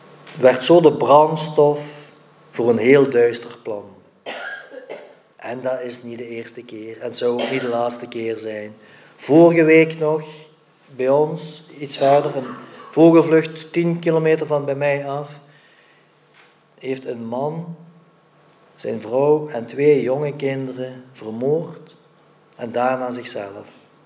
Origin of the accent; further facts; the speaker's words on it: Belgium; ik kom van België, maar ik denk in Nederland zou het niet anders zijn